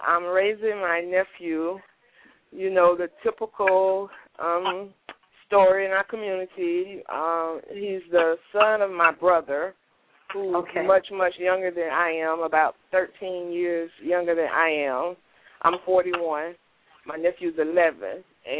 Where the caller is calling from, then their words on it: Chicago, Illinois, United States; I'm calling from Chicago, Illinois.